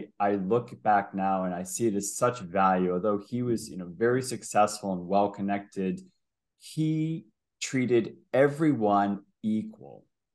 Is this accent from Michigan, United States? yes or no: no; Boston, Massachusetts, United States; I'm American, grew up in Boston, spent my first 40 years, I'm 51, first 40 years in the United States.